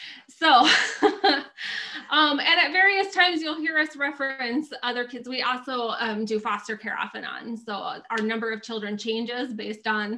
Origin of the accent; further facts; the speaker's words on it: Alexandria, Minnesota, United States; I somehow tricked him into moving back to my hometown in Alexandria, Minnesota, where we are currently in a polar vortex.